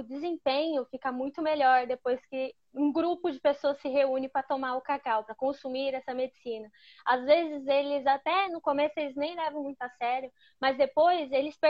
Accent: Brazil; Nós aí no Brasil, que só somos brasileiros, todo mundo tem o pé no índio. Todos nós aí no Brasil temos.

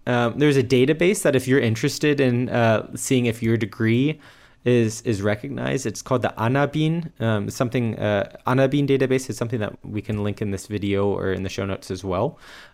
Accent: United States; as an American, you can stay in Germany for 90 days without needing a visa

